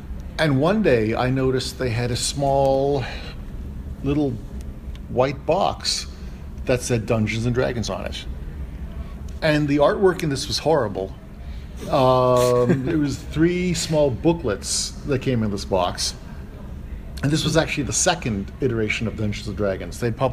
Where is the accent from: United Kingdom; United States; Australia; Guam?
United Kingdom; And as a British schoolboy, you just play with these little Airfix 1/72 figures, plastic figures.